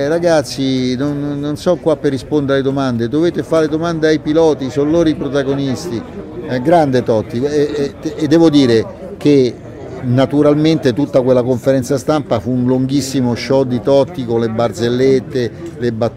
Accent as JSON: {"language": "Italian", "town": "Rome", "region": "Lazio", "country": "Italy", "said": "Io, pur essendo romano, non sono un appassionato di calcio"}